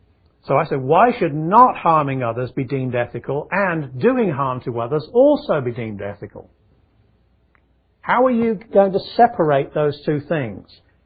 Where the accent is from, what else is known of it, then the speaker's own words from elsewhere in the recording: England, United Kingdom; I was raised in England, where that's what you were taught.